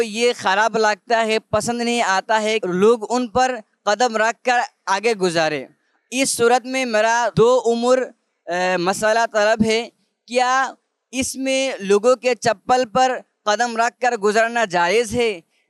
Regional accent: Sylhet, Sylhet Division, Bangladesh; Urdu is a second language; میرا تعلق بنگلہ دیش سلہٹ سے ہے۔

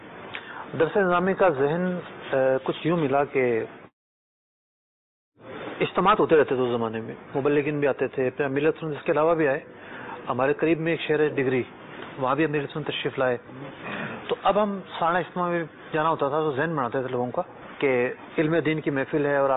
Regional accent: Sindh, Pakistan; born there; تو اردو اسپیک ہوں میں, اکثر لوگ سمجھتے ہیں میں سندھی ہوں. اچھا, سندھ میں پیدا ہوا ہوں, سیاست بارہ سندھی ہوں, بالکل بلا شبہ.

